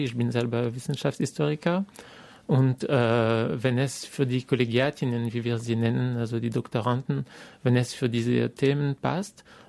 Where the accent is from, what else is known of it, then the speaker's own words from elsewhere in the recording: France; now in Austria; also versuche ich als Franzose in Österreich zu haben